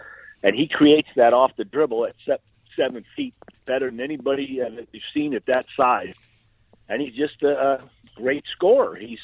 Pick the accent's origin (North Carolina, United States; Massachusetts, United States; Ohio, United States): Massachusetts, United States; Well, I grew up in Massachusetts